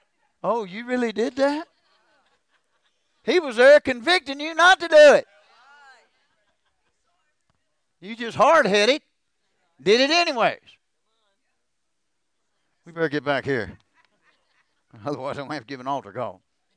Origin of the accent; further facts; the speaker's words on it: Wilmore, Kentucky, United States; When I was growing up in Wilmore, the streets were a safe place.